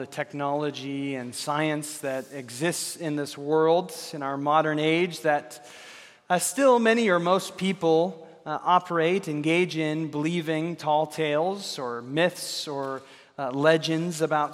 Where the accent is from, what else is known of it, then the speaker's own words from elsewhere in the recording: Lewiston, United States; also born or lived in Texas; In my hometown of Lewiston, we would hear stories about famous people moving into the area